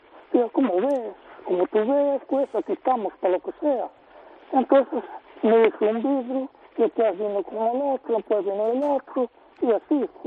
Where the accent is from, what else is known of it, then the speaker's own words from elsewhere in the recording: Rianxo, Galicia, Spain; De aquí de Rian.